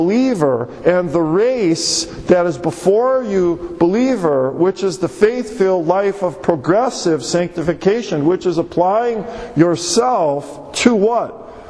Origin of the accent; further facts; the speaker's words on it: Milwaukee, Wisconsin, United States; Back that we grew up in Milwaukee, and they were in the news